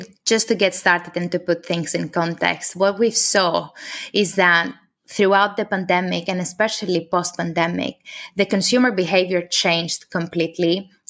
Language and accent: English; Greece; now in London, United Kingdom; Originally, I come from Greece. I moved to London around 6 years ago